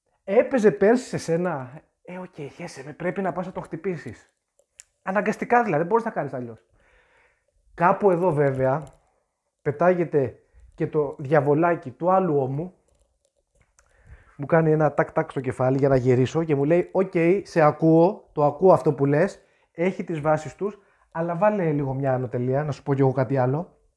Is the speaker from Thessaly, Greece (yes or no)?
no; Kardamyla, North Aegean, Greece; όπως το λέμε και στο χωριό μου στα Καρδάμιλα